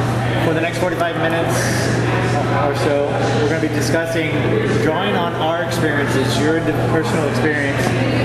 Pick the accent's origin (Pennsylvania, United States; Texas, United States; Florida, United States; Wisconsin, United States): Texas, United States; And if I mumble, because I'm from Texas, that happens, let me know.